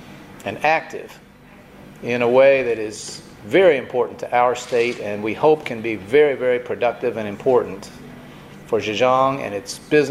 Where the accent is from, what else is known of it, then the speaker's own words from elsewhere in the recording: Indiana, United States; Let me just say that not just as a Hoosier, but as an American